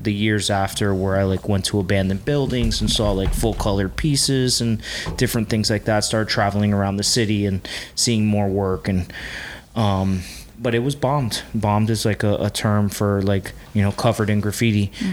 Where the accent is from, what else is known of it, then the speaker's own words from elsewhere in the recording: Kendall, Florida, United States; So I was definitely born and raised in the suburbs, not in the ci